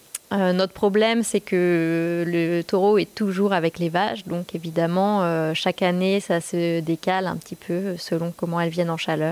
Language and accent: French; Bourgogne-Franche-Comté, France; Alors moi, comme je suis de la Nièvre, j'avais plutôt un projet viande parce que c'est ce que j'ai toujours vu.